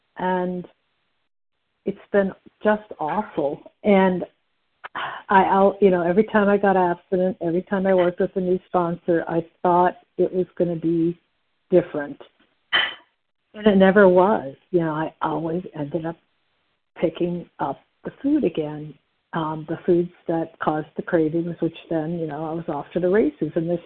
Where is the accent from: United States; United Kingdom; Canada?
United States; Wisconsin; I'm from Wisconsin, Central Time